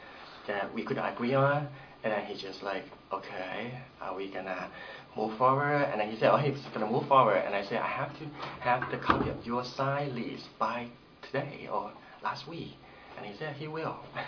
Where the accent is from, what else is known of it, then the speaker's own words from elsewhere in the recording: Thailand; English is a second language; I'm originally from Thailand, and I know how to cook Thai dish